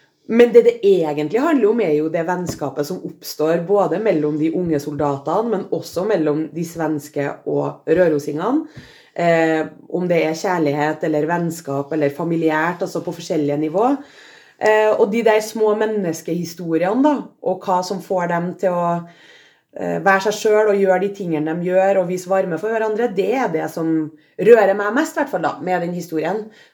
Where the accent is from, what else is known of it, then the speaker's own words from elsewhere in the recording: Trøndelag, Norway; Jeg kommer jo fra Trøndelag